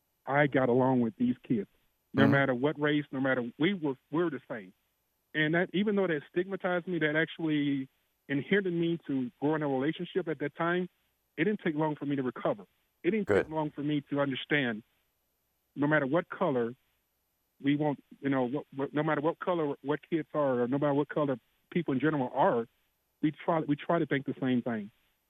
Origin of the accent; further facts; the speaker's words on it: Montgomery, Alabama, United States; now in Albuquerque, United States; I'm from Montgomery, Alabama. Uh-huh. I'm from born and raised. I've been in Albuquerque for 11 years